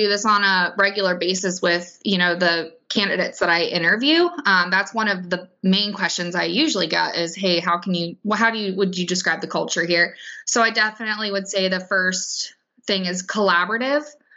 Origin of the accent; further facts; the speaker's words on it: Columbus, Ohio, United States; I'm from Columbus, Ohio, started majoring in biochem pre-med